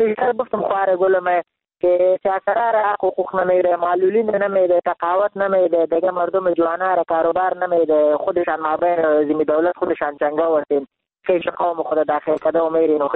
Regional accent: Jalalabad, Nangarhar, Afghanistan; من خودم افغان هستم، ننگرهار هستم، از خار شهر جلال آباد

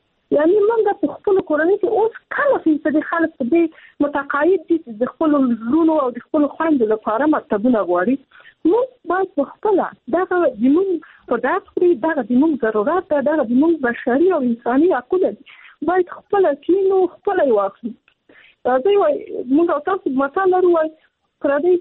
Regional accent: Afghanistan; زه خپل په افغانستان کې پیدا شوی په افغانستان کې لوی

